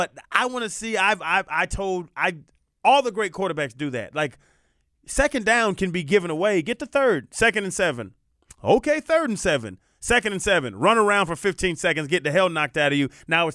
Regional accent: Georgia, United States; It's from, because I'm from Georgia, so they put peaches in it.

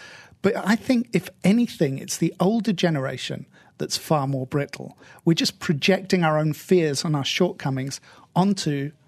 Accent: United Kingdom; I'm stereotypically British

